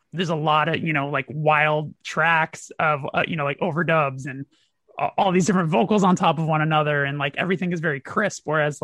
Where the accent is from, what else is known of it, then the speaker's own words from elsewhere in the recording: Burbank, California, United States; I grew up in Burbank, which is the media city capital of the world.